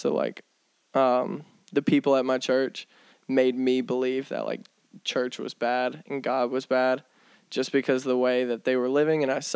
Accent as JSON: {"language": "English", "region": "Southeast", "country": "United States", "tie": "born or raised there", "said": "I grew up in the Southeast. Southeast is my favorite."}